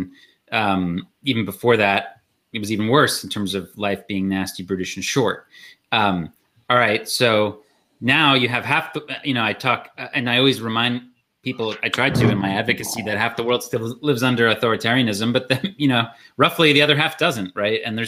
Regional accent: United States; which is probably the greatest embarrassment I have as an American is our prison system

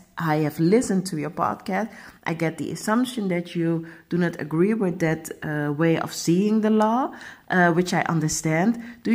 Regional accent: Netherlands; I'm from the Netherlands.

